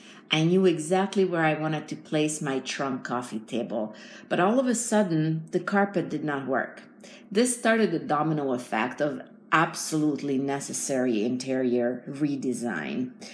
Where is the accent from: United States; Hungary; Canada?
Hungary; English is a second language; It reminds me of the grocery stores that I grew up with back in Hungary.